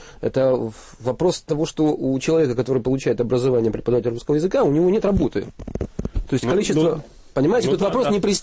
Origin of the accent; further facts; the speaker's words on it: Ukraine; как этническому украинцу, я родился, вырос в Украине